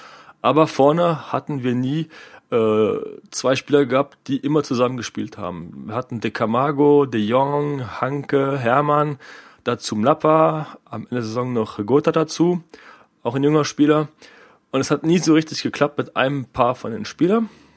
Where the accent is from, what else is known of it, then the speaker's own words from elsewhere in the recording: Switzerland; Ich komme aus der Schweiz, bin Borussia Mönchengladbach-Fan.